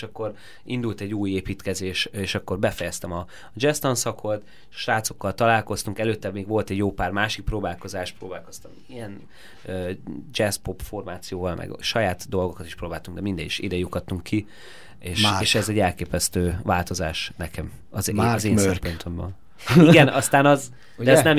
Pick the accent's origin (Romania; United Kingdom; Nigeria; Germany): Germany; Tehát én Németországban nőttem fel, ahol mi ott éltünk